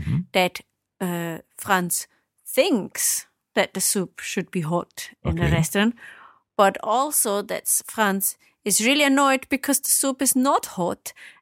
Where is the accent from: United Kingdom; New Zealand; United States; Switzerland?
Switzerland; I am from Switzerland, and we actually have a national Hausordnung, which is legally binding.